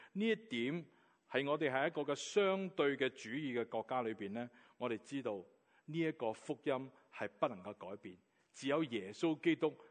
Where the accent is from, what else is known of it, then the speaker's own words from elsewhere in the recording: Hong Kong; 身为一个香港人之中嘅香港人咧，我哋觉得对自己好骄傲。